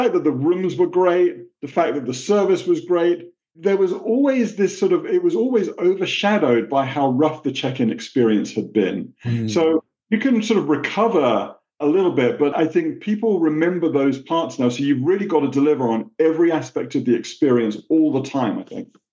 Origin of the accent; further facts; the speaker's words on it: New England, United States; accent: New England; some people think I was born and raised in Brooklyn or even in Texas, but I'm glad you correctly picked out the New England accent.